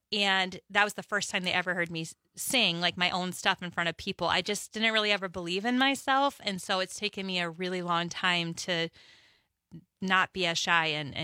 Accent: Baltimore, Maryland, United States; born there; also born or lived in Calgary, Canada / Boulder / San Francisco / Houston; now in Madison, United States; I was born in Baltimore, Maryland, lived in Calgary, Canada, Boulder, Colorado, San Francisco, California, Houston, Texas, and then we moved to the Madison area

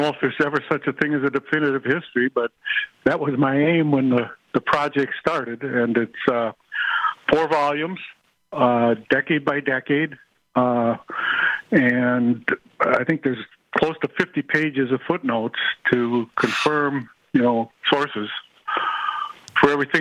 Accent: Green Bay, Wisconsin, United States; When I read the paper regularly growing up in Green Bay, and read every single issue over those 40 issues.

